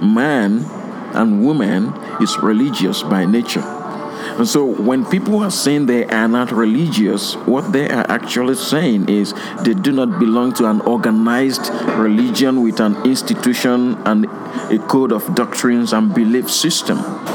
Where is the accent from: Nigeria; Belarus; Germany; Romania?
Nigeria; now in Buffalo, United States; I grew up in Nigeria. I never had any clue that I was going to find myself in the U.S.